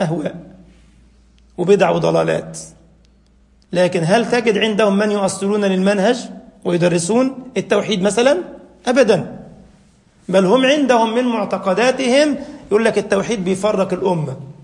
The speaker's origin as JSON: {"language": "Arabic", "country": "Egypt", "said": "أو الله يقول لك بالنص عندنا في مصر دول بتوع فقه الحمامات"}